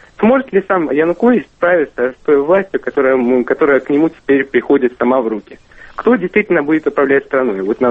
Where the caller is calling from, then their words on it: Sevastopol, Ukraine; Я из Севастополя, добрый день.